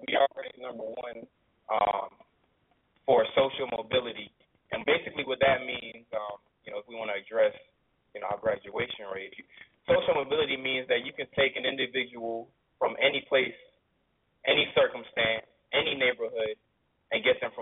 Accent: Tampa, Florida, United States; I wanted to get away from home. I'm originally from Tampa, Florida. That's where I came to South Carolina State from.

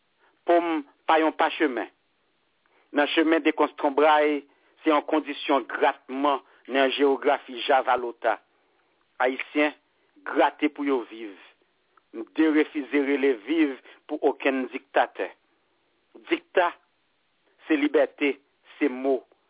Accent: Jamaica; regardless, I am a Jamaican. And the identity is solid.

